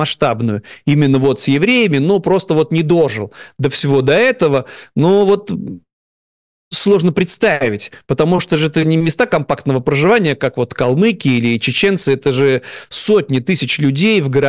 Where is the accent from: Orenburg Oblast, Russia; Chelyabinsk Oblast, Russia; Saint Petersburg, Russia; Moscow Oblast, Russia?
Saint Petersburg, Russia; так как мы петербуржцы